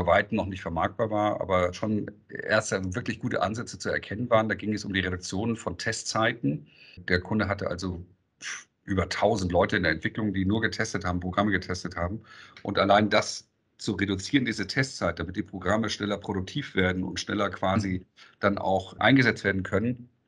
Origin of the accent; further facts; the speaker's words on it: Hamburg, Germany; Nachdem ich natürlich jetzt 57 bin, ist ja echt viel Zeit vergangen, muss man sagen. Also ich habe angefangen in Hamburg als typischer Hamburger Jung